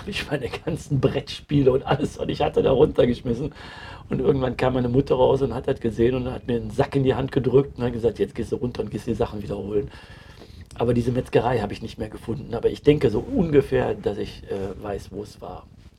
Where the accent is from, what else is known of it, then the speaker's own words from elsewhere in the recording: Düsseldorf, North Rhine-Westphalia, Germany; born there; Ich bin in Bilk geboren. In Bilk geboren und dann in den ersten 6 Jahren in Bilk gewesen. Das ist die Burghofstraße.